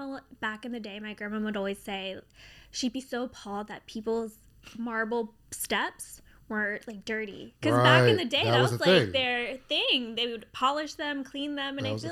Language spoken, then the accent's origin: English; Dundalk, Maryland, United States; I grew up in Eastwood. Eastwood's my neighborhood. Mm-hmm. It's in Dundalk.